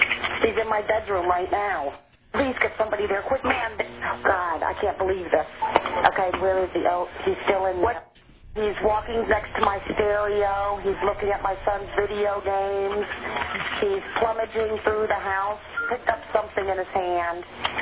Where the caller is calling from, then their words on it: Fort Lauderdale, Florida, United States; I'm in Fort Lauderdale at my work.